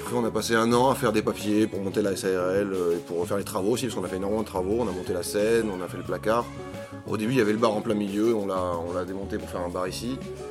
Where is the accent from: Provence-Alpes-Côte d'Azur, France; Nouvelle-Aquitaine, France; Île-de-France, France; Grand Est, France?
Provence-Alpes-Côte d'Azur, France; Avignon; On est d'Avignon, plus ou moins.